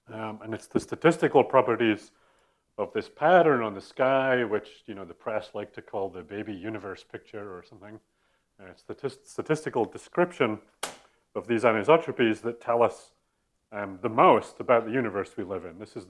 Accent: Canada; I am Canadian

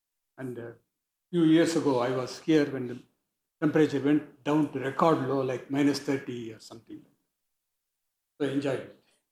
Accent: India; support I get from my home country, India

